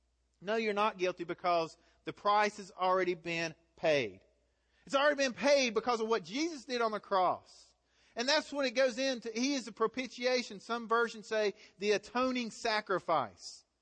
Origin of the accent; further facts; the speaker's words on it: Galax, Virginia, United States; That's what it's like growing up in Galax. That's just who we are, right?